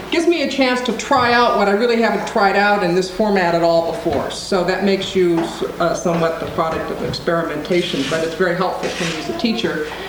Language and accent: English; Seattle, Washington, United States; also born or lived in Spokane / Portland; now in New York City, United States; although I'm a native of this part of the world, I grew up in Seattle, lived in Spokane and Portland at various junctures of my life, I now live in exile from the Northwest in the Big Apple of New York City.